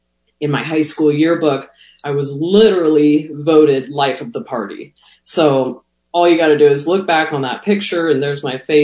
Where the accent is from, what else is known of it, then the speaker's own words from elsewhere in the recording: Tucson, Arizona, United States; So I grew up in Tucson, Arizona.